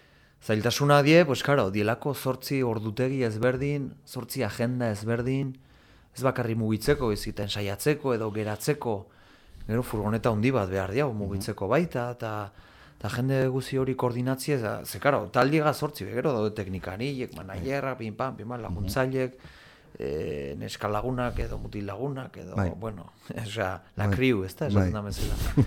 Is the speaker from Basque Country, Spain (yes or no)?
no; Etxarri Aranatz, Navarre, Spain; Ni sakanakunez, etxarri.